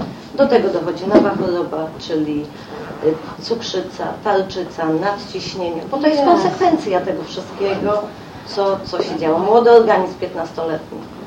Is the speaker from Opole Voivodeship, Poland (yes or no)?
yes; Opole, Opole Voivodeship, Poland; przyjechałam z Opola.